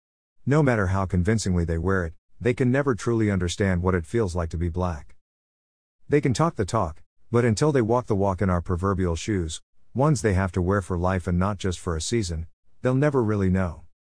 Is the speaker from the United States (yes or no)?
yes; Kissimmee, Florida, United States; When I was growing up in Kissimmee, Florida, during the 70s and 80s